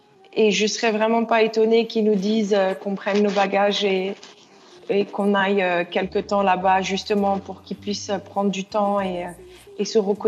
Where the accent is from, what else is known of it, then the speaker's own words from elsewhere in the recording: Mali; Elle me rendait très mélancolique quand j'étais loin du Mali.